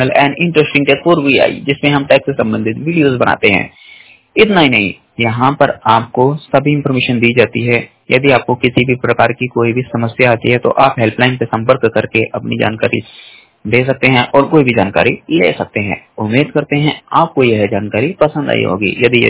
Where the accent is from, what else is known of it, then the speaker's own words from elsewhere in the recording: Hapur, Uttar Pradesh, India; मैं 100% ब्लाइंड हूँ और मैं यूपी डिस्ट्रिक्ट हापुड़ से बिलोंग करता हूँ।